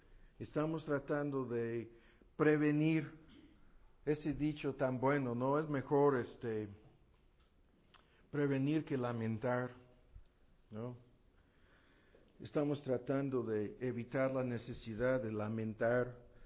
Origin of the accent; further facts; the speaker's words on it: United States; Spanish is a second language; Eso es lo que somos los gringos, ¿no?